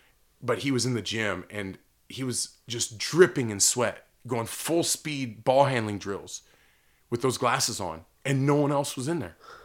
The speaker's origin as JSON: {"language": "English", "region": "Oregon", "country": "United States", "tie": "born or raised there", "said": "Yeah, we were really lucky growing up in Oregon with so many great coaches and really some really good players."}